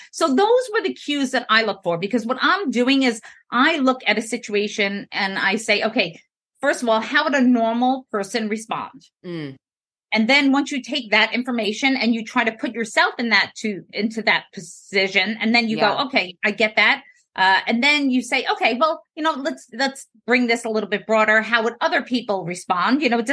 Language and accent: English; New York, United States; So I'm from New York. I tend to speak fast.